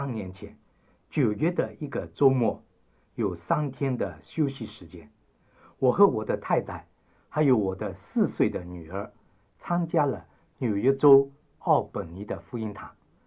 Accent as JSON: {"language": "Chinese", "country": "China", "said": "算是吧。我来自中国大陆是不错的。"}